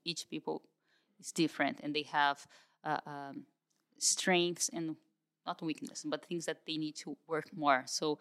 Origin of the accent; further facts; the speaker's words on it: São Paulo, Brazil; I lived in Brazil in the 70s in Campinas, and I was, Campinas is near my hometown. I have family in Campinas.